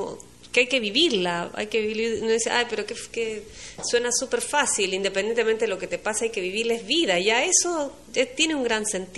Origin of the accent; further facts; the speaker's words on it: Peru; yo soy peruana, entonces vivo acá